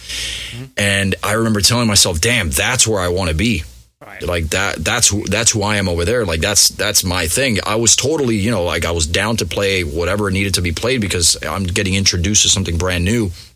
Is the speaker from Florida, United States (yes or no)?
yes; Miami, Florida, United States; And I'm like, yeah, dude, I'm … I'm from here. I'm from Miami.